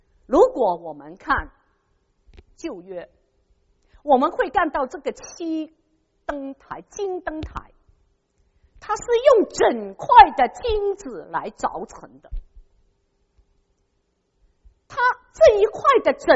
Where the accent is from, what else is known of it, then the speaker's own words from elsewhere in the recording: China; 在我们中国人这个是已经很熟悉的 排第一的总是最重要的